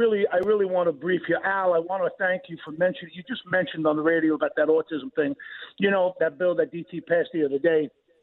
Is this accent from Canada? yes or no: no; Bayside, New York, United States; now in Manhasset, United States; I'm from Queens originally. I'm from Bayside originally. I live in Manhasset now.